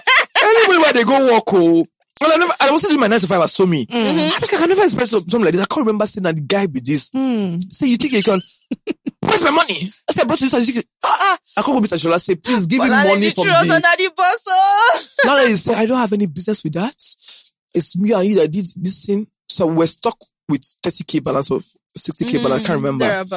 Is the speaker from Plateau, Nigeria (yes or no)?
no; Warri, Delta, Nigeria; now in Lagos, Nigeria; You came from Ondo or Akure, you came from Ibadan, I came from Warri.